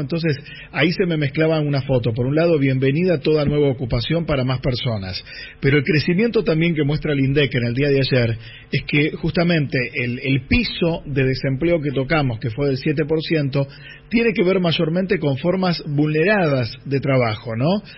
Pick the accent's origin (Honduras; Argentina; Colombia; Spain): Argentina; como buen argentino sentimos que todo nos pasa a nosotros.